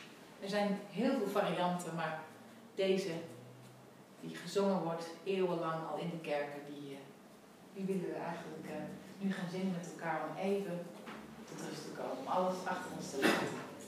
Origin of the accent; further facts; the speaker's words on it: Apeldoorn, Gelderland, Netherlands; Ik zal ons even voorstellen, we zijn een echtpaar uit Apeldoorn.